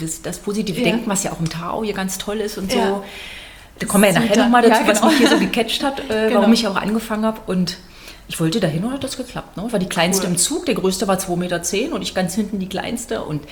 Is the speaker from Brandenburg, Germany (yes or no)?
yes; Cottbus, Brandenburg, Germany; ich komme eigentlich aus Cottbus in Brandenburg, werden ja die meisten kennen, ist halt nicht so weit. Ja, und bin da geboren und bin zur Schule gegangen und das ist halt zu Hause.